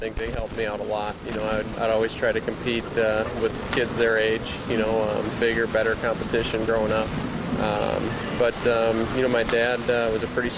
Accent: St. Paul, Minnesota, United States; I grew up in St. Paul, Minnesota, mm-hmm. which is about 5 or 6 miles from where we play today in Target Field.

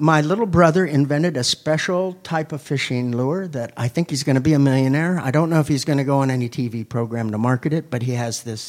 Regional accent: Lakeland, Florida, United States; I grew up in Central Florida.

